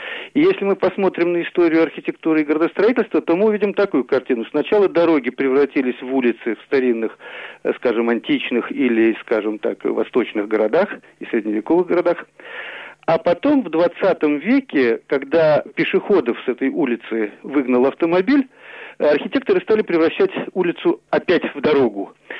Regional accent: Saint Petersburg, Russia; Я вырос в Санкт-Петербурге, в Ленинграде

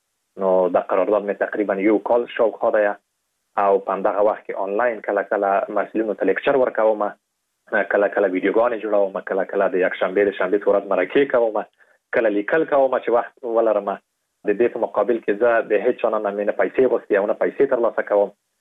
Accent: Afghanistan; په دې باندې مې لیکلی وو چې زه د افغانستان یم

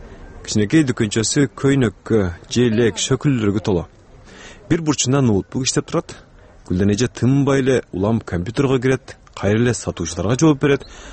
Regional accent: Isfana, Batken Region, Kyrgyzstan; Менин өзүмдүн балалыгымдагы Исфанада өткөн. Жакында кичи мекениме кайрадан барып

